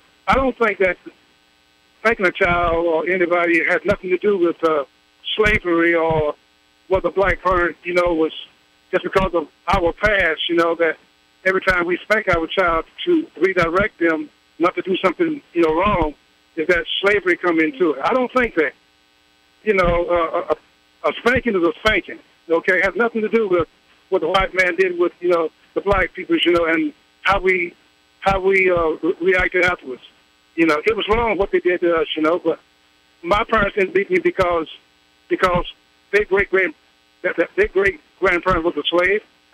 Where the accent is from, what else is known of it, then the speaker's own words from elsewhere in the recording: Kansas City, Missouri, United States; I'm from Kansas City.